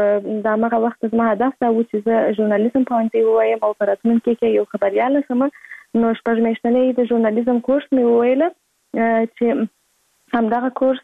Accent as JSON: {"language": "Pashto", "region": "Kandahar", "country": "Afghanistan", "tie": "born there", "said": "زه په کندهار ولایت کې زیږیدلی یم او اوس په فعال هم په کندهار ولایت کې اوسېږم"}